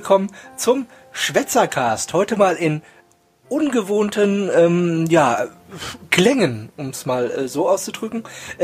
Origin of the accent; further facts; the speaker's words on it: East Germany, Germany; weil ich komme in Wirklichkeit komme ich aus dem Osten.